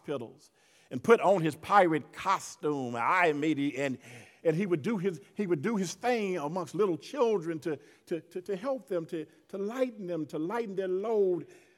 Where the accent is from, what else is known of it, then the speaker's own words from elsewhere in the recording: the South, United States; I'm from the South. I'm not ashamed of the chitlins.